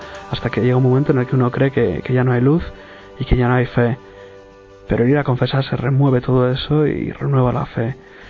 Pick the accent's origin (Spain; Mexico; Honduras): Spain; Madrid, Community of Madrid; tengo 26 años y vengo de Madrid.